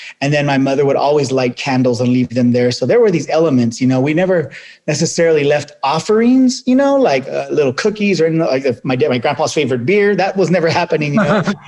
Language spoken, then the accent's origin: English; Visalia, California, United States; born or raised there